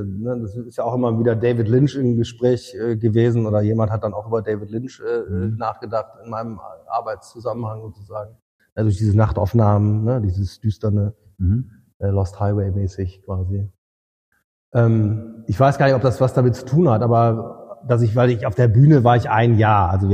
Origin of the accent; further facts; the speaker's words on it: Wilhelmshaven, Lower Saxony, Germany; Und ich bin in Wilhelmshaven aufgewachsen. Das ist eine 80.000 Einwohnerstadt, nicht weit von Varel.